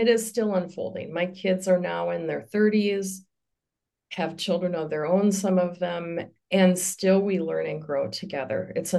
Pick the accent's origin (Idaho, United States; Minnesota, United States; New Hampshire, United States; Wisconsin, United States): Minnesota, United States; Twin Cities; My dad got a job as a research chemist with 3M, and so we became a Midwestern family. I grew up in the Twin Cities, pretty unremarkable.